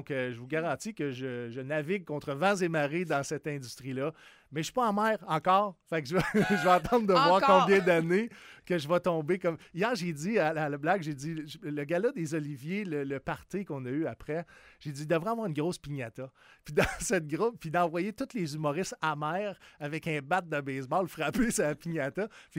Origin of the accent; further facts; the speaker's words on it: Quebec City, Quebec, Canada; Parce que je suis Québécois, je viens de Limoilou, right?